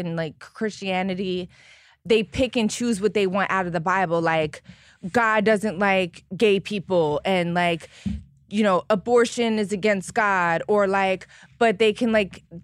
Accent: Philadelphia, Pennsylvania, United States; Yeah, I grew up poor in Philly.

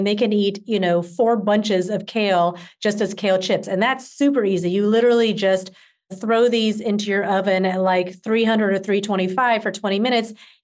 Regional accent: Georgia, United States; now in California, United States; I mean, I live in California, so it's doable to get out to Hawaii, but I grew up in Georgia.

